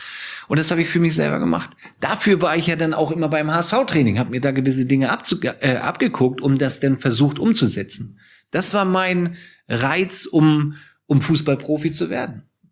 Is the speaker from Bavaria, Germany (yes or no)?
no; Hamburg, Germany; born there